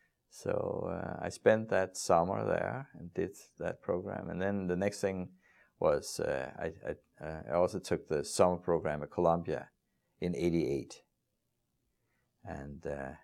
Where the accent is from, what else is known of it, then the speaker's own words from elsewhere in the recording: Copenhagen, Capital Region of Denmark, Denmark; English is a second language; I grew up in Copenhagen in Northern Europe, and I didn't know anything about Eastern European Jews.